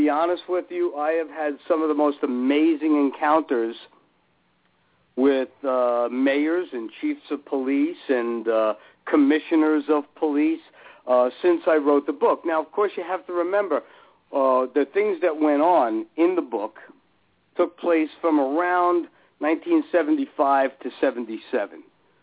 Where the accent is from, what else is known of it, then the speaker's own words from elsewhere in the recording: Union City, New Jersey, United States; there was a page called I Grew Up in Union City, and I grew up in Union City, New Jersey.